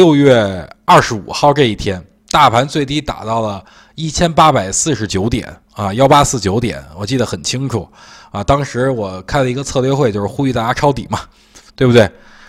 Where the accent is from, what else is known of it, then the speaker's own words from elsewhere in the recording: China; 作为中国人，我感到无比的骄傲。